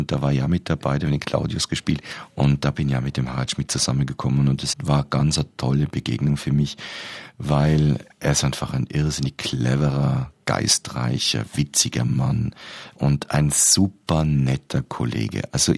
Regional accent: Austria; Und ich fühle mich in Wien und in meiner Heimat Österreich wieder sehr wohl.

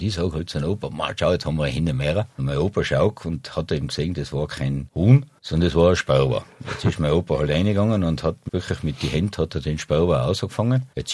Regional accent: Tyrol, Austria; bin aber dann wirklich gerne wieder in meine Heimat Tirol zurück.

